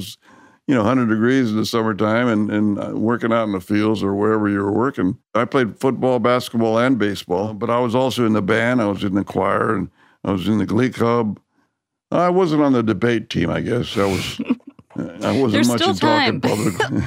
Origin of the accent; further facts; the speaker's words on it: California, United States; Yeah, I had a different experience growing up in the San Joaquin Valley